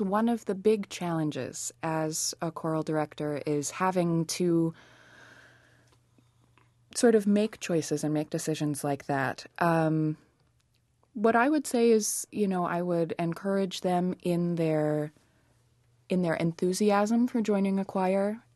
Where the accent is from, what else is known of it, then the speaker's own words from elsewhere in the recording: Mason, Michigan, United States; I spent most of my growing up in central Michigan, in Mason, Michigan, a little town up there.